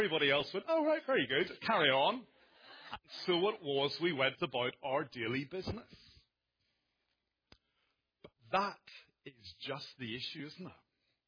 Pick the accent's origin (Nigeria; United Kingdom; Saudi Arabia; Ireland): Ireland; although I come from Ireland, I used to work in London.